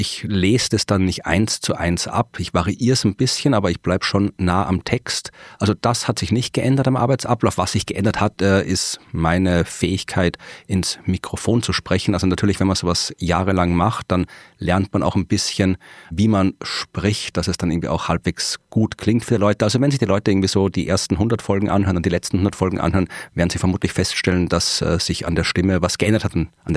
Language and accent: German; Austria; dass ich als Österreicher diese Podcasts mache.